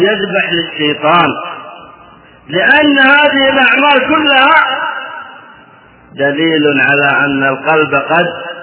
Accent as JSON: {"language": "Arabic", "region": "Najd", "country": "Saudi Arabia", "said": "فسحر التخييل نسميه عندنا بنجد الجمرجة"}